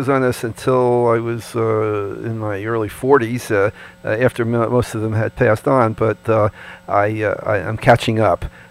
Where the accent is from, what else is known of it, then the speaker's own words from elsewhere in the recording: Newark, New Jersey, United States; Abe and I grew up together in the Weequake section of Newark a few years back.